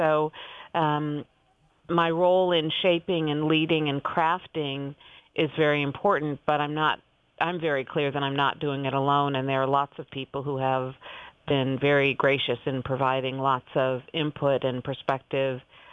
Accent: Cleveland, Ohio, United States; You know, I remember I grew up in Cleveland, Ohio, mm-hmm. And my father had season tickets to the Cleveland Cavaliers for many, many, many years.

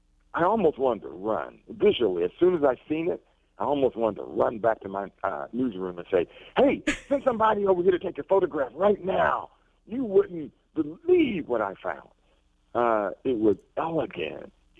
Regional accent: the South, United States; maybe this is the after effects of Jim Crow America mm-hmm. growing up in the South.

